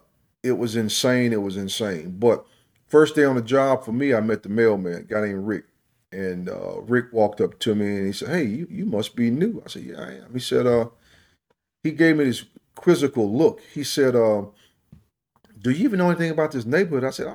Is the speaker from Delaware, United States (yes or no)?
no; Winston-Salem, North Carolina, United States; Growing up in North Carolina, growing up in Winston-Salem, I was able to see what I call traditional PGA Tour events.